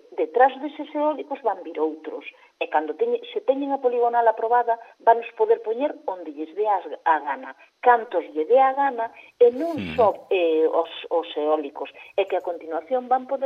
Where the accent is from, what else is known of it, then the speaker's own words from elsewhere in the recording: Galicia, Spain; o que non podemos seguir sendo os galegos